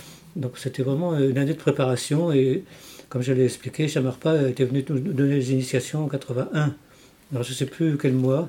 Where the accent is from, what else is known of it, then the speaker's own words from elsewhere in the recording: Paris, Île-de-France, France; also born or lived in London, United Kingdom; Enfin, moi je suis parisien, français parisien.